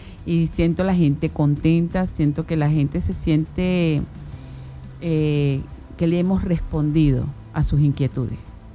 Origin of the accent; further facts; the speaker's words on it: Venezuela; yo creo que nosotros como venezolanos debemos pensar bien